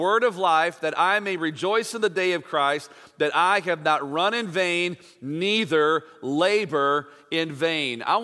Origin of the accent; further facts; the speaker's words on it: Illinois, United States; Living and growing up near the Chicagoland area, I grew up a Chicago Bears fan.